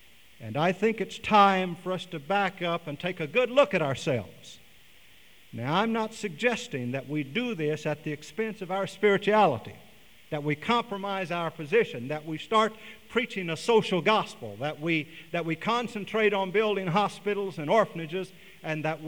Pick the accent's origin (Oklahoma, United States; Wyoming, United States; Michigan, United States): Oklahoma, United States; Oklahoma City; born there; I was born in Oklahoma City. My father was pastoring First Assembly of God in Oklahoma City at the time. I was born in the church parsonage one Sunday morning about 5:30